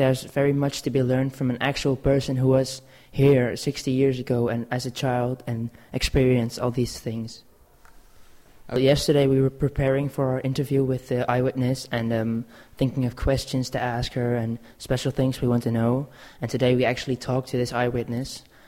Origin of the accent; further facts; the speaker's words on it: Netherlands; English is a second language; I'm from the Netherlands and I'm in the Eyewitness Group.